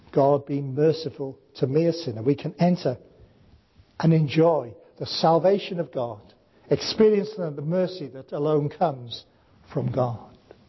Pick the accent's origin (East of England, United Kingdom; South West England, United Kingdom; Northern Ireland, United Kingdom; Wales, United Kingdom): Wales, United Kingdom; Now, I might have told you before that I'm a Welshman.